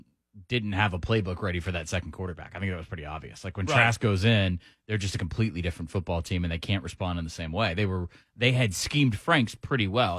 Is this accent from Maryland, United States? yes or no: no; Macon, Georgia, United States; because I'm from Georgia, to me it's more palatable.